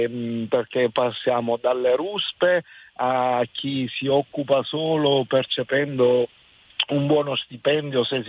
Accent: Sicily, Italy; now in Lonato del Garda, Italy; Chiamo da Lonato del Garda, sono siciliano.

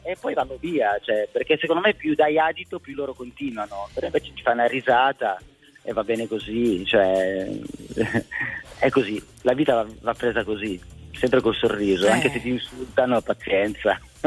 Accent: Cremona, Lombardy, Italy; Sono di Cremona, vivo a Cremona.

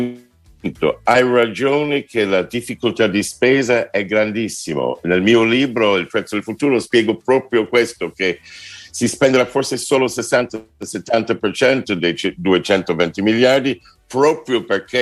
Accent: United States; tu sai che io sono americano

